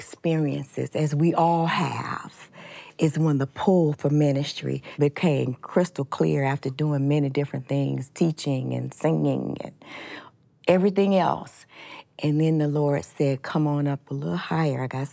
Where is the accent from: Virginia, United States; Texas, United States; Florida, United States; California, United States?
Virginia, United States; Richmond; I grew up in Richmond, Virginia. I am the product of two hardworking, beautiful Christian mother and father.